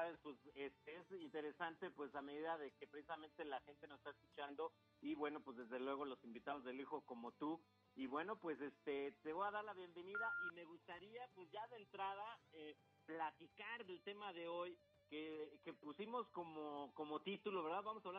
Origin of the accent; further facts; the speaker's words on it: Mexico; por qué se dice que realmente que nosotros como mexicanos no sabemos hacer equipo, no podemos trabajar?